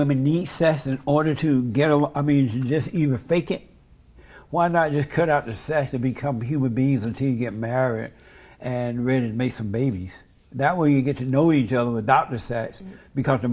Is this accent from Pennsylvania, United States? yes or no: no; Alabama, United States; When I was growing up, and I grew up out in Alabama on a plantation, under the Jim Crow laws